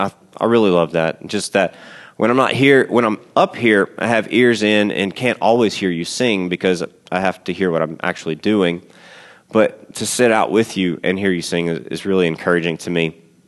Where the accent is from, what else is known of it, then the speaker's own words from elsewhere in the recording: Louisiana, United States; now in Texas, United States; I grew up in South Louisiana, which I love Cajun food. So being in Texas, it's hard to find Cajun food.